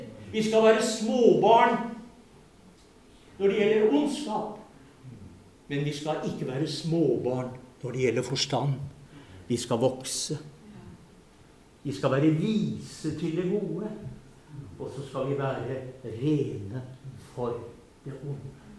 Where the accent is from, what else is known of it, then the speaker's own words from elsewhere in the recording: Drammen, Buskerud, Norway; Jeg husker da jeg vokste opp i Drammen.